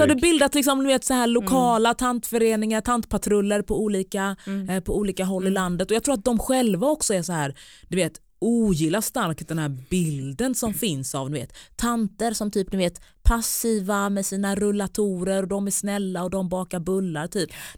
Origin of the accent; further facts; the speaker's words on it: Taberg, Jönköping County, Sweden; först startade vi så här ungdomscafé typ i Taberg och Norra Hammar utanför Jönköping där jag är uppvuxen.